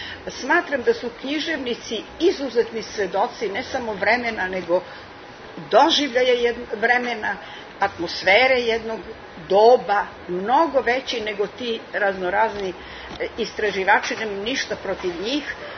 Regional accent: Belgrade, Serbia; born there; Ja sam rođena u Beogradu

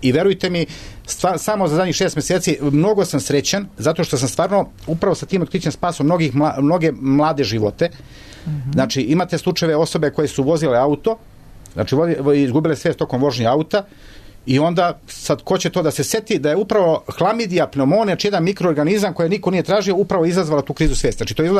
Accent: Čačak, Šumadija and Western Serbia, Serbia; Jeste, ja sam iz Čačka.

